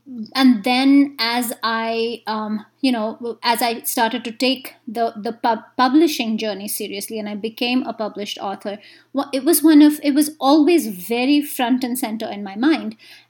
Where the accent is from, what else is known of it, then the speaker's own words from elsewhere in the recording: India; I grew up in India